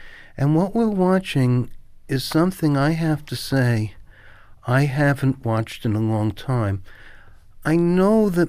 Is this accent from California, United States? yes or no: no; New York City, New York, United States; I grew up in Flatbush, and it was about children, neighborhoods, rape, the difficulty of growing up.